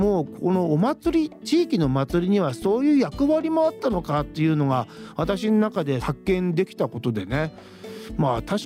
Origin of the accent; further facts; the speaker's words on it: Takaoka, Toyama, Japan; 私のね高岡市中田というところに生まれ育って